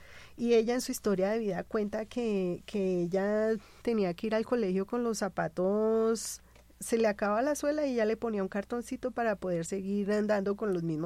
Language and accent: Spanish; Colombia; ¿qué queremos como colombianos?